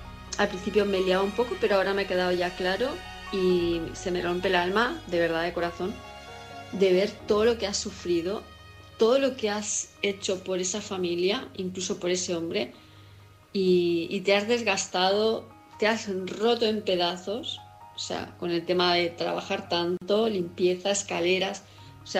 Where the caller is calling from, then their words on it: Palma, Balearic Islands, Spain; de Palma de Mallorca